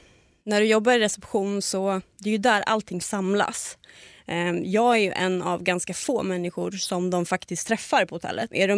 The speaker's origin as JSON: {"language": "Swedish", "town": "Uppsala", "region": "Uppsala County", "country": "Sweden", "lives_now": "Stockholm, Sweden", "said": "Jag kom från Uppsala och är relativt nyinflyttad ett och ett halvt år till Stockholm."}